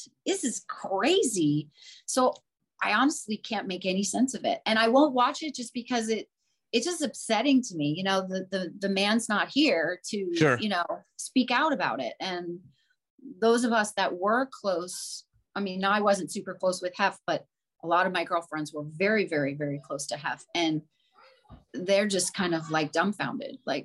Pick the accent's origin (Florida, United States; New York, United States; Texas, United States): Florida, United States; now in Los Angeles, United States; I grew up in Florida, born and raised. So it's very different for me.